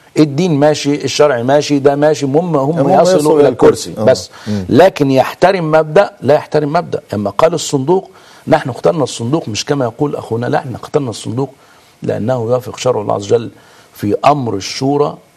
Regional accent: Egypt; الأمر الآخر اللي فشلت فيه العلمانية ها هنا عندنا في مصر

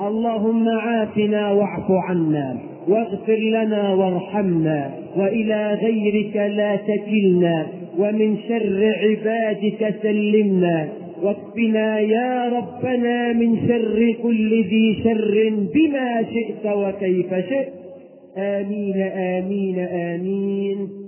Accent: Egypt; بلدنا مصر

